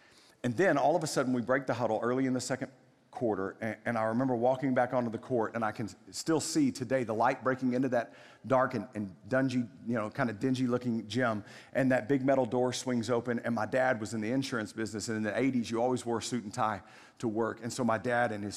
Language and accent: English; Waco, Texas, United States; I grew up in Waco in Central Texas long before Chip and Joanna made it cool.